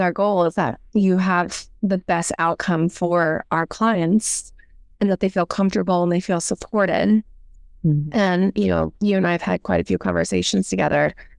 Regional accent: Florida, United States; also born or lived in New York, United States; I'm from Florida originally, but I moved to New York for a long time out of college.

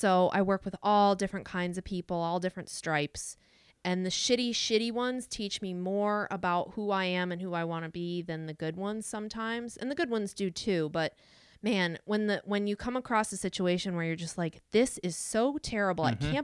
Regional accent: Florida, United States; Oh, see, I grew up in South Florida

